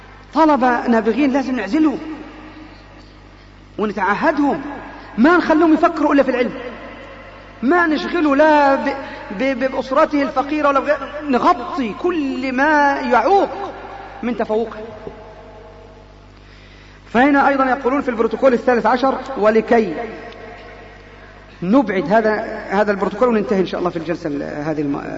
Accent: Egypt; كان زمان في بطاقات عندنا في مصر تروح تشتري بها التموين

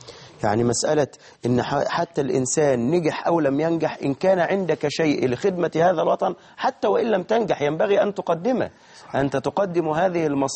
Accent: Suez, Suez Governorate, Egypt; عندنا في السويس

